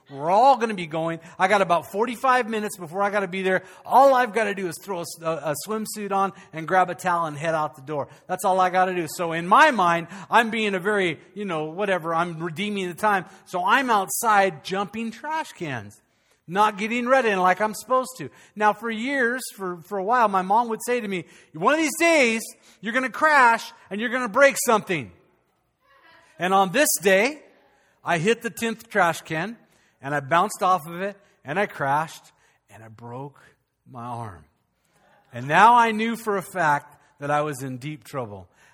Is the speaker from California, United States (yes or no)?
yes; Chula Vista, California, United States; So I was in like fifth grade. Growing up in Chula Vista, California. And I was Evel Knievel of Chula Vista, California.